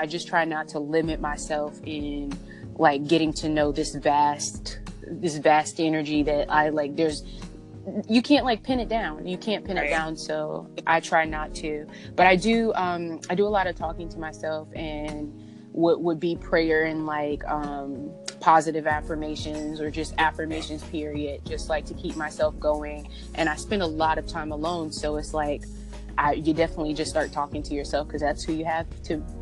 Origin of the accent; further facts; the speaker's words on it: Louisiana, United States; Like, my family is heavily Baptist. I'm from Louisiana, so it's like they're very traditional.